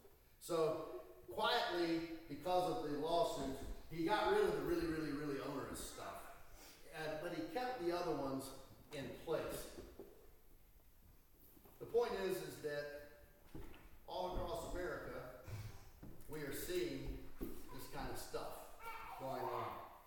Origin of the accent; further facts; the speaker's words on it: Virginia, United States; Virginia, my home state, I hate to say it at times because I really like Virginia